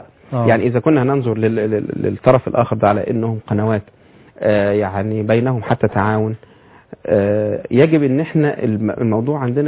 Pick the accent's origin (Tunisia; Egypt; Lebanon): Egypt; Damietta, Damietta Governorate; عارف انا منين؟ انا من دمياط. في مثل بقى مشهور في دمياط, او يعني الوالد والوالدة اصلهم من دمياط